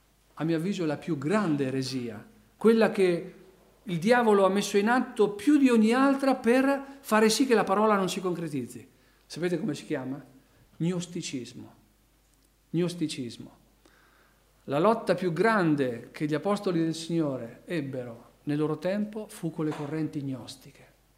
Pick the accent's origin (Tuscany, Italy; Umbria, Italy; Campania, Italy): Umbria, Italy; Narni; ma è il mio paese, perché Narni si chiamava Narnia al tempo dei Romani, e poi dopo è cambiato successivamente in Narni, una città antichissima che c'era prima di Roma